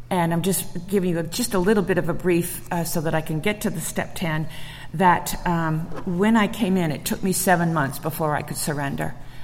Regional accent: Lynn, Massachusetts, United States; also born or lived in Marblehead; I was born and raised and lived in Lynn, Massachusetts, which was maybe 10 miles away, a city of about 80,000

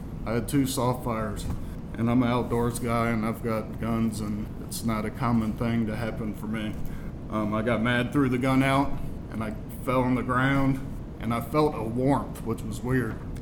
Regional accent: Virginia Beach, Virginia, United States; I grew up in Virginia Beach. My family's been here forever, here in North Carolina. I grew up in a little house.

